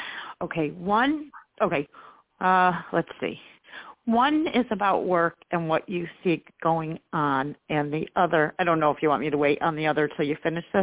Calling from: New York, United States; I'm in New York.

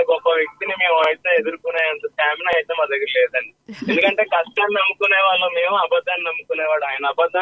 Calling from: Bengaluru, Karnataka, India; నేను బెంగళూరు నుంచి చేస్తున్నాను మేడం.

